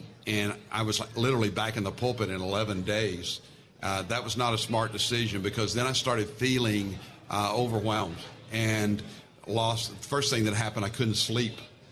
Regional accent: Fort Worth, Texas, United States; now in Plano, United States; Because Fort Worth, I was raised in Fort Worth, Texas. And we were raised to love God and hate Dallas.

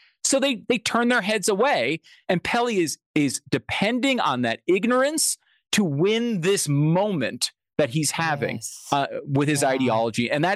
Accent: New York, United States; also born or lived in Northeast US; now in Texas, United States; I was born in New York. I lived in the Northeast most of my life. And part of the reason I now live in Texas is because I don't want what happened to your kids to happen to my kids.

